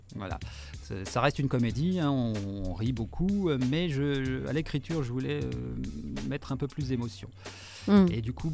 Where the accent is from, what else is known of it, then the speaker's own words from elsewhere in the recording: Poissy, Île-de-France, France; now in Verneuil-sur-Seine, France; je suis né à Poissy, un Poissyacais de pure souche. Voilà, j'étais un petit peu me balader, mais pas très loin. Et puis, depuis quelques années, je suis venu à Verneuil-sur-Seine par le travail